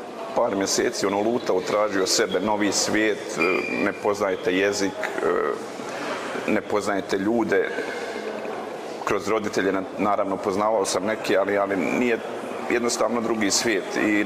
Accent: Visoko, Zenica-Doboj Canton, Bosnia & Herzegovina; rođen sam u Visokom, 1972. godine. Ove godine punim 52 godine.

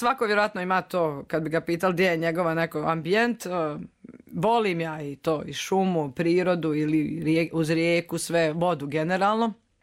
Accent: Dalmatia, Croatia; moved away; Ja jako brzo pričam i sada, kad sam došla iz Dalmacije

